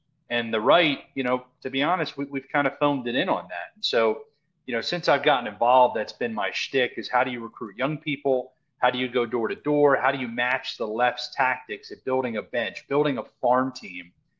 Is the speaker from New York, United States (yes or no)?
no; Pennsylvania, United States; Yeah, I grew up in Delaware County, Pennsylvania. So I spent first 18 years of my life there.